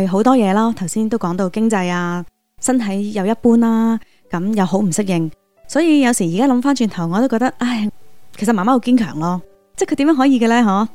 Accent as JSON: {"language": "Chinese", "country": "Hong Kong", "tie": "born or raised there", "said": "好彩真的我在香港成长，香港有9年免费的教育，所以我很幸运我可以继续读书"}